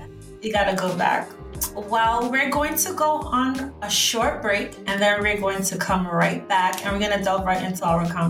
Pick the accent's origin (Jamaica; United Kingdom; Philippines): Jamaica; I'm from Jamaica.